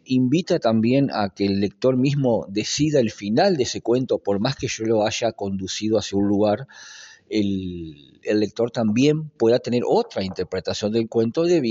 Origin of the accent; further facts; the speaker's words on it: Colonia, Uruguay; el día que lo presenté en octubre del año pasado en Colonia, de donde soy